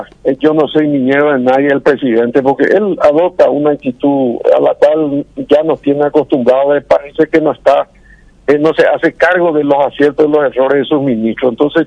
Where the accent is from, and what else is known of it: Paraguay